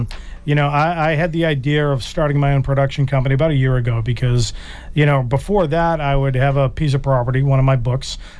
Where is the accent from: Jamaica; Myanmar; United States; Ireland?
United States; Massachusetts; Now, growing up on the Cape, you know, that becomes legend, that becomes hearsay.